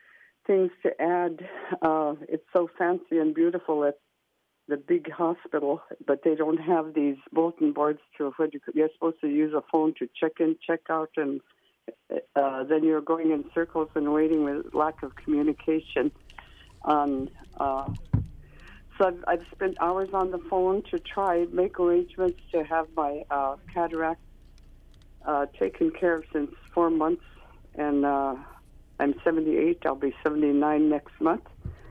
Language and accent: English; Bethel, Alaska, United States; I was born and raised here in Bethel, lived here all my life